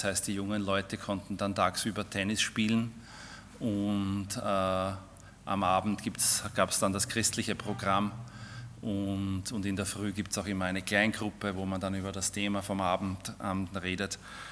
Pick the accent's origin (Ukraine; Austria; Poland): Austria; Vienna; Also wir kommen aus Wien